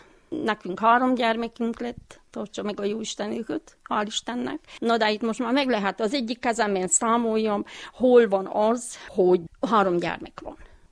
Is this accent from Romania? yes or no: yes; Verebes, Mureș County, Romania; Verebesbe születtem, 1949. december 18.